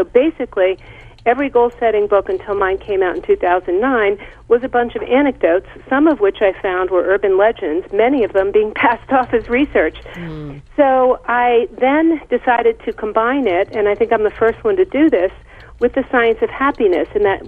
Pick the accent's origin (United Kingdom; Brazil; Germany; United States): United States; Washington, District of Columbia; growing up in Washington, D.C., I had been pursuing all the wrong goals.